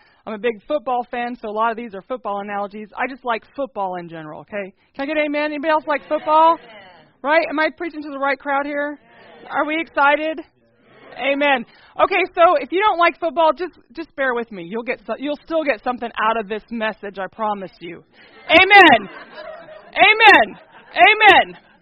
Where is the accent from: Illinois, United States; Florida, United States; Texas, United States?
Texas, United States; I'm from Texas, okay? Y'all just give me a break.